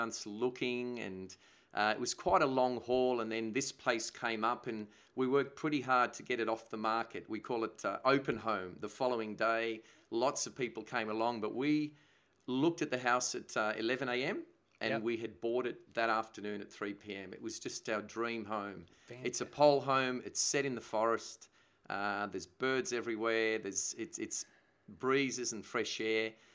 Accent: Sydney, New South Wales, Australia; now in Brisbane, Australia; So we came to Australia in 1969. And basically, Sydney. I grew up in Sydney. And then ventured to Mullumbimby near Byron Bay.

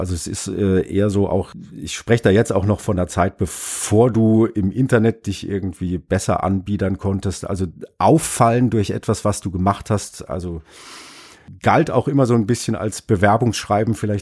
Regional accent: South Germany, Germany; ich komme aus Süddeutschland

